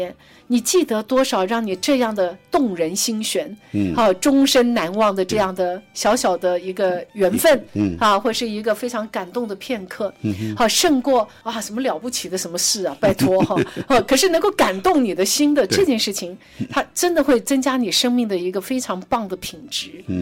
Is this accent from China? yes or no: no; Taiwan; 他一听到我是台湾来的